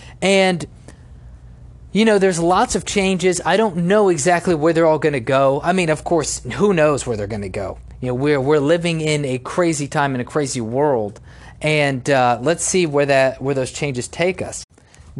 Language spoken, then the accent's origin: English; United States; Now, I am an American, and I would prefer for American companies to use American workers